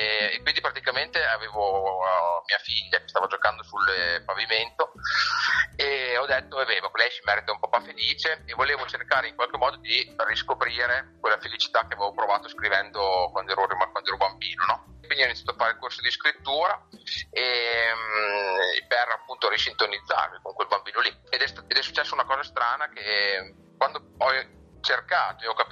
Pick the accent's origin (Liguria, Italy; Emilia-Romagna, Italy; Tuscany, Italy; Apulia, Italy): Emilia-Romagna, Italy; Fabbrico; e infatti vengo da Fabbrico, che poi dove è ambientato il libro